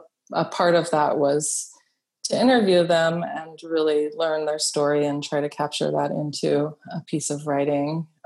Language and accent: English; Chico, California, United States; Growing up in Chico, and especially as a teenager, I wanted to go to San Francisco as much as possible.